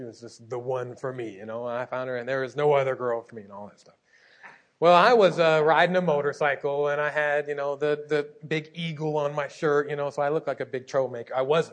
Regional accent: Kentucky, United States; I'm from Kentucky, so I'm thinking, it's just coincidence.

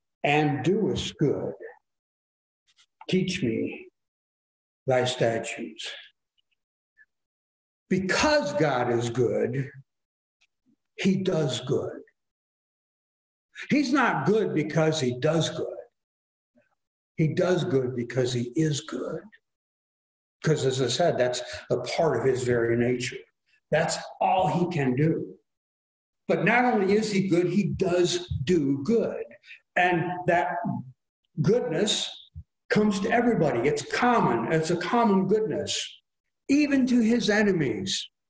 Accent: New York, United States; also born or lived in Kansas; And I grew up in New York State.

